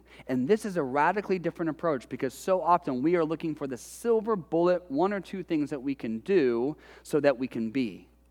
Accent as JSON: {"language": "English", "town": "Detroit", "region": "Michigan", "country": "United States", "said": "Maybe it's because we're from Detroit, but they know how to hustle."}